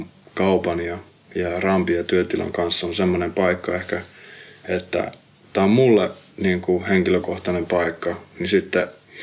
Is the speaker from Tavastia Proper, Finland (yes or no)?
no; Lohja, Uusimaa, Finland; mä oon kotoisin Lohjalta